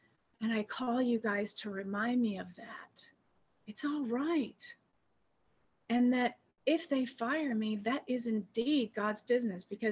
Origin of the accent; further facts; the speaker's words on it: New York, United States; I'm from New York and Italian. So I'm very loud, very, you know, very stubborn, very resistant.